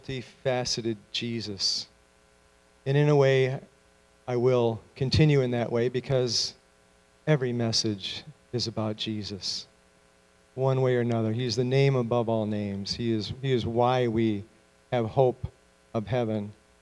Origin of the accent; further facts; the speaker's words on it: Chicago, Illinois, United States; You know, I grew up in the Chicago area, and it was Polack jokes.